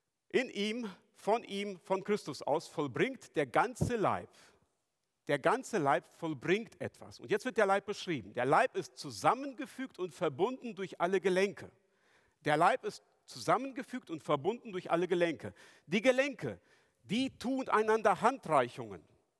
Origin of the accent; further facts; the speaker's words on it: Germany; Das ist für uns als Deutsche etwas eigenartig, weil wir eine etwas andere Grammatik haben als die Griechen.